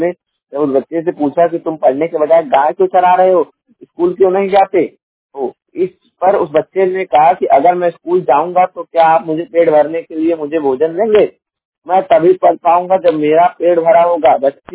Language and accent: Hindi; Jaunpur, Uttar Pradesh, India; और मैं उत्तर प्रदेश के जौनपुर जिले का निवासी हूँ